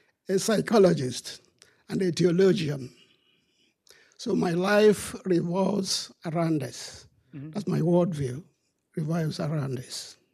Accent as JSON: {"language": "English", "country": "Nigeria", "said": "Because I am a Nigerian"}